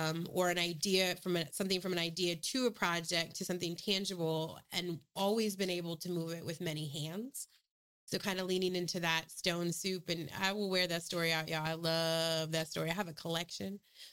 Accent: Portland, Oregon, United States; And I think just the growing up in Portland, and we were talking about this earlier

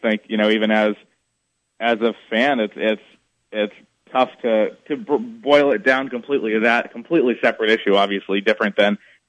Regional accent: Massachusetts, United States; I am, yep, born and raised in Mass.

